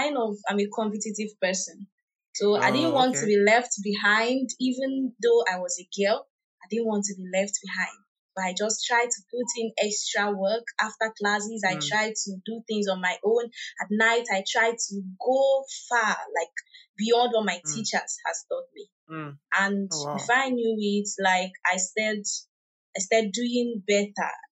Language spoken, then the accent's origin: English; Ebonyi, Nigeria; I am a software developer. Okay, I'm a Nigerian from Ebonyi State.